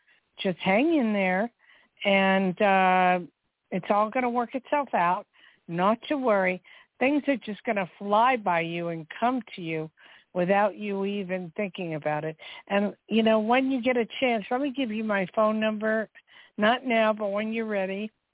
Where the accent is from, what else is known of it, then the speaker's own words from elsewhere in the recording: New Jersey, United States; I was from New Jersey, so I'm familiar with PA, but I don't know that area.